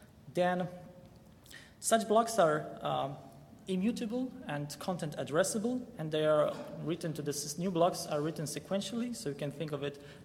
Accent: Poland; I come from Poland.

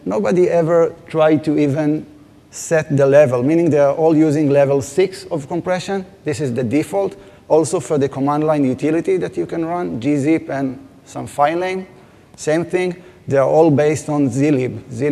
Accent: Israel; We are both from Israel, long way to come here.

